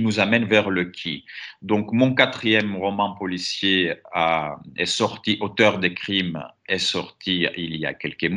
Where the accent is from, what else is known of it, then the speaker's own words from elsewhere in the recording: Greece; moved away as an adult; now in France; je me sens chez moi en France, parce que je vis en France, et en Grèce aussi, parce que j'ai grandi, j'ai travaillé les 30 premières années de ma vie en Grèce.